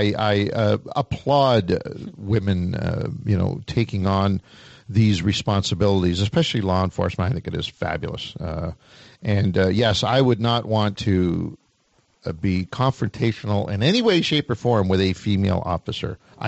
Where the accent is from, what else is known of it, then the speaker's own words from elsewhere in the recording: Oshawa, Ontario, Canada; Right here in my hometown of Oshawa, and a wonderful store it is.